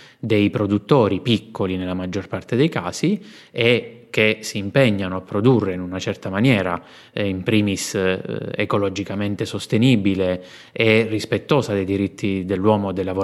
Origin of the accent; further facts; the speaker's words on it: Abruzzo, Italy; moved away as an adult; now in Bologna, Italy; sono abruzzese di origine, ho studiato in Abruzzo, poi dopo alcuni giri mi sono trasferito a Bologna.